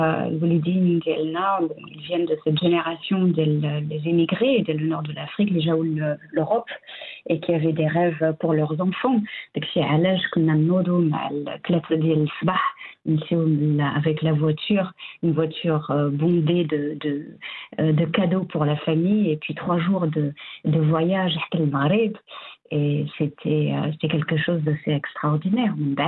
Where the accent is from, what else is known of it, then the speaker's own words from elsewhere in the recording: Morocco; j'arrive donc en tant que femme, en tant que Marocaine.